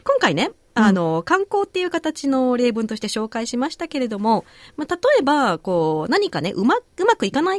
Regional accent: Kansai, Japan; 私たち関西人はまあ、しゃあないって使うんですよね

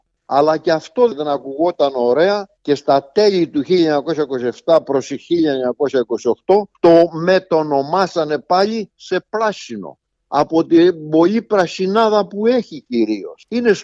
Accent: Xirokampi, Peloponnese, Greece; Μέχρι το 1927 το χωριό μου λεγόταν Καρνέση.

